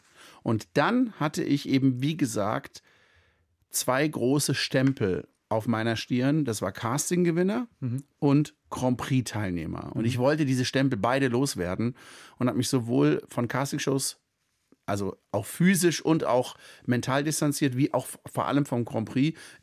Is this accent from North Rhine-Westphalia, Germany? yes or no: no; Baden-Württemberg, Germany; Ich bin im Schwarzwald aufgewachsen